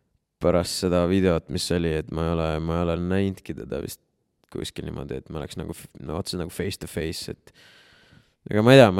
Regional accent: Jõgeva, Jõgeva County, Estonia; kuna ma olen ise Jõgevalt pärit

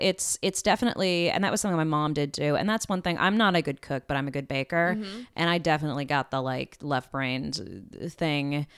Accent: Burbank, California, United States; because I grew up in LA. I mean, I grew up in Burbank, which is LA, but also isn't LA.

